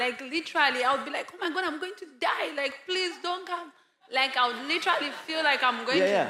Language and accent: English; Zambia; I'm from Zambia.